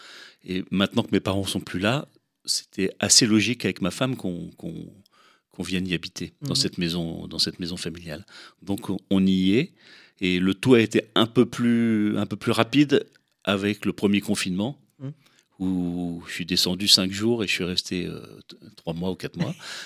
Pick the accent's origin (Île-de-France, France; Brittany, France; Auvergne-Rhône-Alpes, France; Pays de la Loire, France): Île-de-France, France; Paris; Alors, je suis parisien, je suis né à Paris.